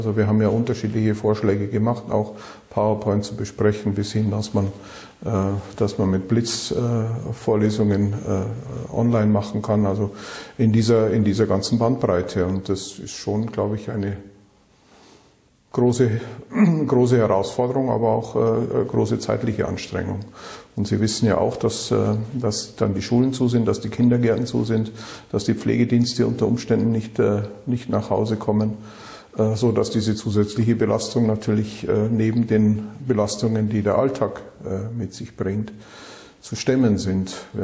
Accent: Bavaria, Germany; now in Düsseldorf, Germany; Natürlich komme ich aus dem wunderschönen Bayerischen Wald, bin aber seit 1991 in Düsseldorf

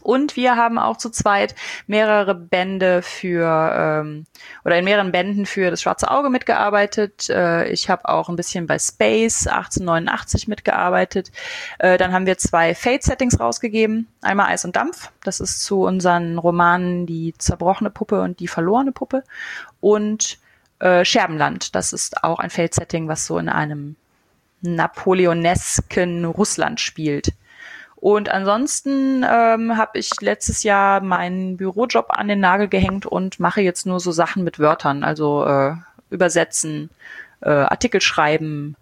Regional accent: Eifel, Germany; Also ich bin in der Eifel aufgewachsen, nicht so ganz tief in der Eifel, aber genug, um quasi keinen Kontakt zur zivilisierten Welt zu haben.

